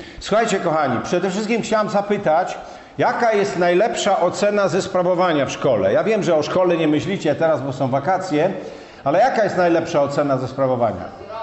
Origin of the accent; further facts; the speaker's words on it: Chełm, Lublin Voivodeship, Poland; born there; Ja też urodziłem się w Chełmie.